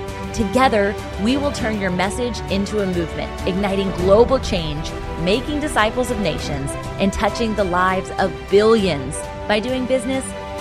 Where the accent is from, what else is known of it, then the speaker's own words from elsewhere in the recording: Virginia Beach, Virginia, United States; They have an incredible store right here in my hometown, Virginia Beach, Virginia, and it's called Polish.